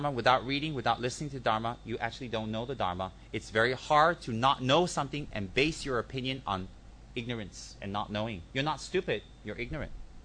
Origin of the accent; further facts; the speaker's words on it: Malaysia; And we're Malaysian in this life, but we may not be Malaysian in our next life.